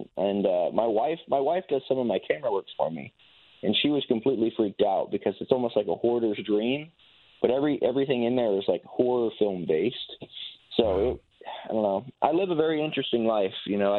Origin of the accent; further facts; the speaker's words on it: Tennessee, United States; You know, I'm from Tennessee. I don't really have one too much.